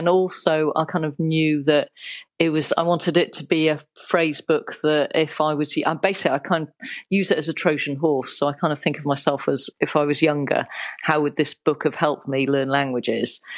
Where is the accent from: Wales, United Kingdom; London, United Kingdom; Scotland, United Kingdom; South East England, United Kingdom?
Wales, United Kingdom; Cardiff; now in West Wales, United Kingdom; I moved to West Wales from Cardiff. I was brought up in a kind of monoglot household through the English system in Cardiff in the kind of 1970s, 1980s.